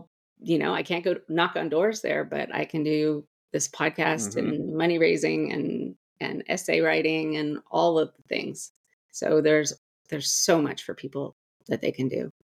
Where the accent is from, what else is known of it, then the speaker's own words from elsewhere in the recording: California, United States; Now, I grew up in California.